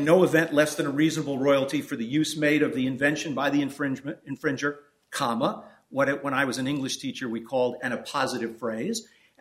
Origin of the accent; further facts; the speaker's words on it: Bronx, New York, United States; born there; Well, Your Honor, I was born in the Bronx, and I learned speaking.